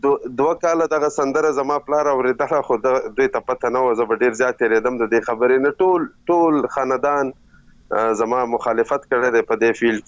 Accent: Chaman, Balochistan, Pakistan; now in Mardan, Pakistan; اصلا خو زه یم د چمن یم، د کوټې چمن یم، شل کاله مې دغلته اوسو.

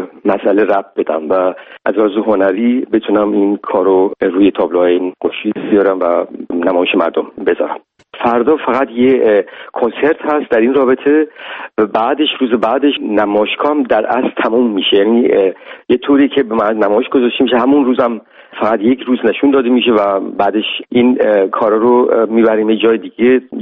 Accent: Iran; من خواستم لااقل به عنوان یه ایرانی سعی کنم

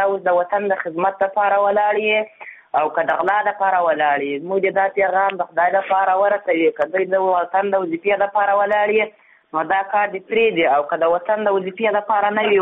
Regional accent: Ghazni, Afghanistan; زه د غزني ولایت

